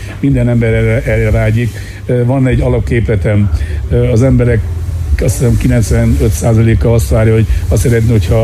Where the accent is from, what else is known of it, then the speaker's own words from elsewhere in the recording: Miskolc, Borsod-Abaúj-Zemplén, Hungary; ahol én Vasgyárba születtem, elég kemény világ volt, és abból az ember a maga módján persze hozza magával mindazt, amit a szülőhely jelent, megpróbáltunk kitörni.